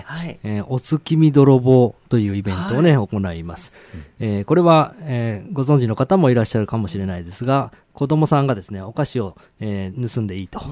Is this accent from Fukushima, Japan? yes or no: no; Seto, Aichi, Japan; 私はもともと地元瀬戸出身で、この町の良さ、自然の良さとかですね